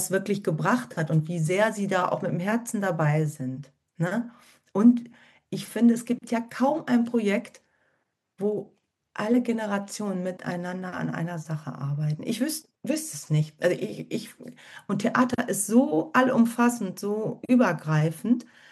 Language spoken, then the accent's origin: German; Birkendorf, Baden-Württemberg, Germany; Also ich habe als Kind da gespielt. Ne? Meine Eltern waren an der Bühne und wir kommen ja auch aus Birkendorf, meine Familie.